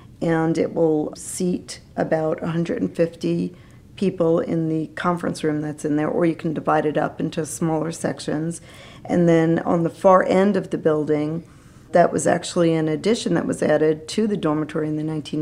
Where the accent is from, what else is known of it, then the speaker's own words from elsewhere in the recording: Rocky Point, New York, United States; where I grew up in Rocky Point, it was mainly Italian.